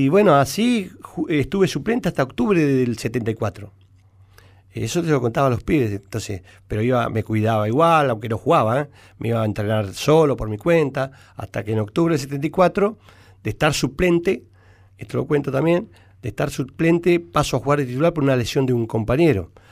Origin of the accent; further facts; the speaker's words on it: Saladillo, Buenos Aires Province, Argentina; Yo me vengo de Saladillo siendo el 10, el habilidoso del pueblo, el mejor del pueblo.